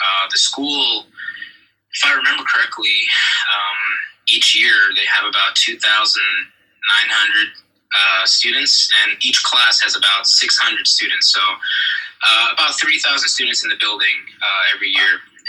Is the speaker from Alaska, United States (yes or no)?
no; Queens, New York, United States; So I grew up in Queens, New York, and aviation was never really in my family.